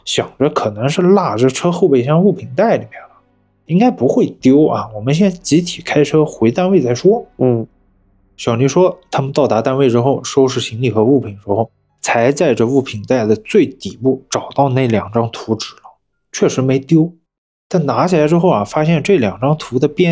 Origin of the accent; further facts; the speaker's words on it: Guangdong, China; 咱们广东那边其实有很多这种建筑的嘛